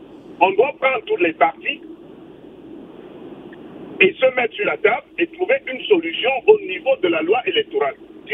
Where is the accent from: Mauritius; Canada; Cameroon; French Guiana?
Cameroon; Je prends l'exemple, je suis Camerounais.